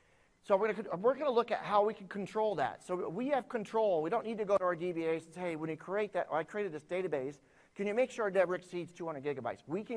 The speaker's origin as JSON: {"language": "English", "region": "Vermont", "country": "United States", "said": "I'm from Vermont, like I said originally."}